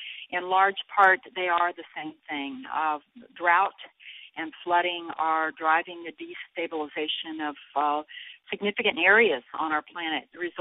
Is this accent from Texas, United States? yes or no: yes; Texas, United States; I am from Texas